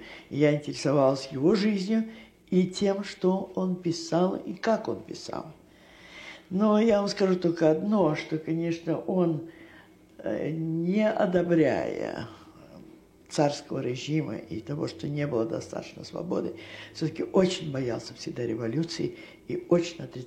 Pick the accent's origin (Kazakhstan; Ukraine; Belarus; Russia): Russia; Yasnaya Polyana, Tula Oblast; born there; Я родилась в Ясной Поляне в 1884 году. Мне сейчас 82-й год.